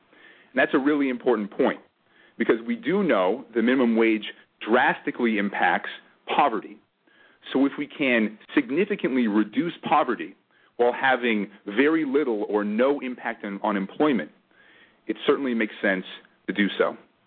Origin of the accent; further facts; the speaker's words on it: Cordova, Alaska, United States; When I was a young man growing up in Cordova, I worked on a minimum wage job at the cannery